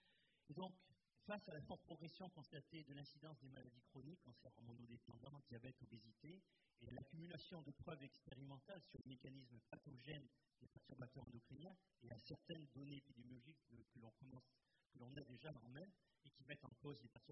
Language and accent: French; Marseille, Provence-Alpes-Côte d'Azur, France; Je suis marseillais, pourtant.